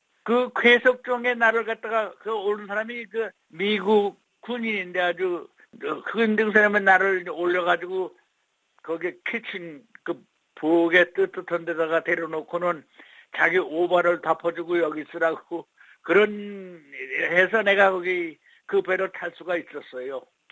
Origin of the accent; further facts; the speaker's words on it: Wonsan, Kangwon, North Korea; moved away; 원산시 서구리 189 바로 역전이에요. 역전. 원산 역전에 큰 2층 집.